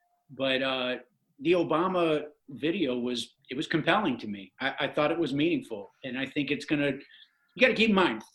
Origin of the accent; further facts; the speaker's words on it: United States; He never embarrassed me as an American.